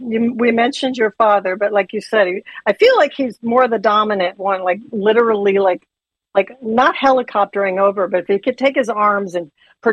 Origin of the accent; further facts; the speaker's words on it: Akron, Ohio, United States; I'm from Akron, so similar.